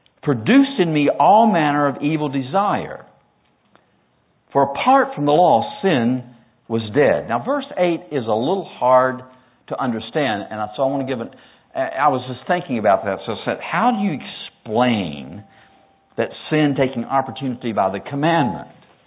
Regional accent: North Carolina, United States; So growing up in North Carolina in the summertime, the days were hot and muggy.

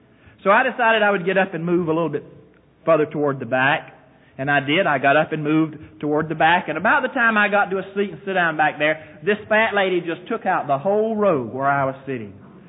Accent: the South, United States; Don't be afraid to say amen to me, because I'm from the South.

